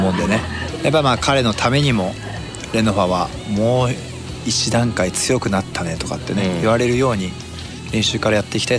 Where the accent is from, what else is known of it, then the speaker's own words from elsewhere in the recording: Chiba, Japan; also born or lived in Tohoku; 僕やっぱまあ千葉出身で東北12年いたんですけど